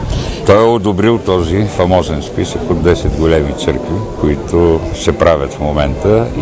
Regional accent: Sozopol, Burgas Province, Bulgaria; Чак третата ще бъде в родния ми град Созопол на 24 юни.

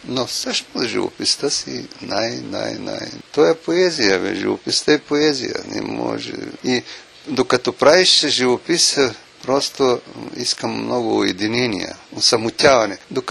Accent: Elena, Veliko Tarnovo Province, Bulgaria; Повечето от работите ми са от моя роден край, аз съм от Еленския край, там е минало детството.

